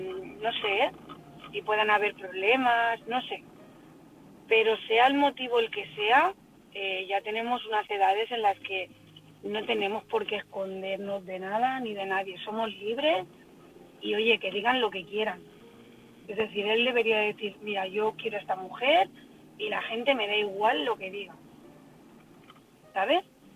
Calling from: Barcelona, Catalonia, Spain; de Barcelona.

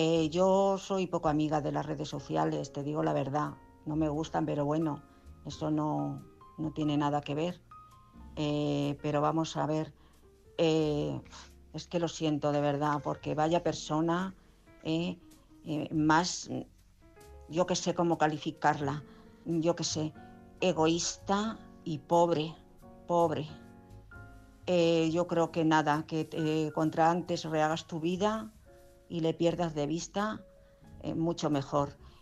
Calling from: Madrid, Community of Madrid, Spain; de Madrid.

